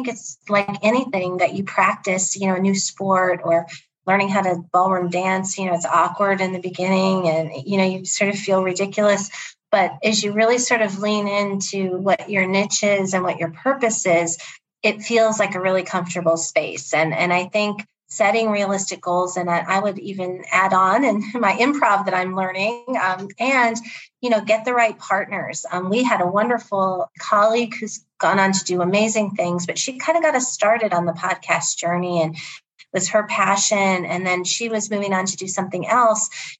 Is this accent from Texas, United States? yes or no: no; Ohio, United States; I do know square dancing growing up in Ohio, and that is not something I do now.